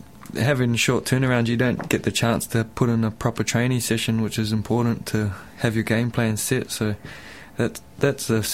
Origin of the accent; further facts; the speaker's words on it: New Zealand; now in Australia; When I come over from New Zealand to Australia